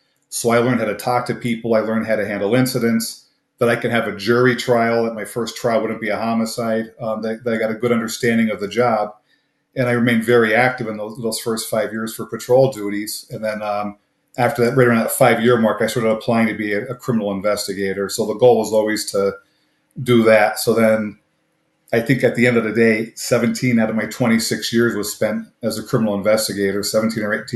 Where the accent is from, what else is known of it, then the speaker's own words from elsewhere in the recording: Pennsylvania, United States; about an hour north. I grew up in Luzerne County in Swordsville Borough.